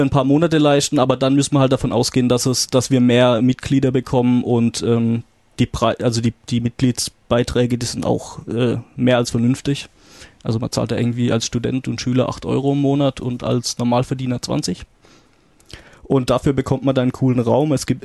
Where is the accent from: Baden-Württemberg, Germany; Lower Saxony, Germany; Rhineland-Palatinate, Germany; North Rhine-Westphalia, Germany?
Baden-Württemberg, Germany; Karlsruhe; ich komme ja ursprünglich aus Karlsruhe